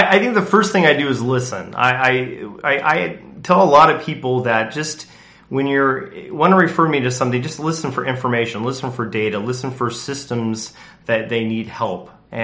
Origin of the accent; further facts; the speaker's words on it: Indianapolis, Indiana, United States; I grew up in Indianapolis, and I worked at UPS at night.